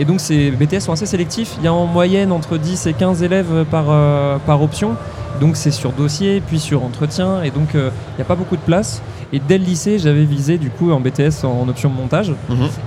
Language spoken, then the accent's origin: French; Bressuire, Nouvelle-Aquitaine, France; Et donc je suis originaire de Bressuire qui a une heure d'Angers.